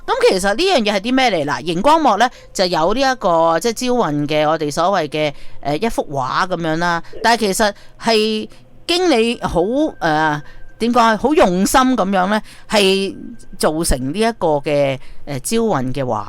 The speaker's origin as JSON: {"language": "Cantonese", "country": "China", "said": "咁我哋中国人嘅农历新年又要讲呢啲，可唔可以一次过做埋咧？"}